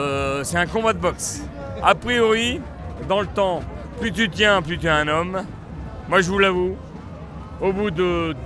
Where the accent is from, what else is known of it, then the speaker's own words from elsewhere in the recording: Nantes, Pays de la Loire, France; On est de Nantes, on nous a accueillis, on nous héberge, on nous fait manger